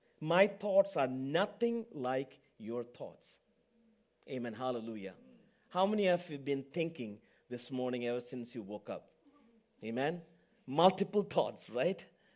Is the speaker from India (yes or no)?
yes; India; English is a second language; also born or lived in Middle East; now in United States; I was born in the Middle East, went back to India because I'm from India.